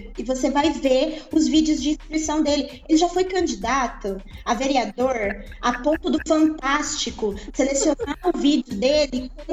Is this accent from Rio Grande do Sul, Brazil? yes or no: no; Uberaba, Minas Gerais, Brazil; now in São Carlos, Brazil; Eu sou de Uberaba. A terra lá é bota e fivela.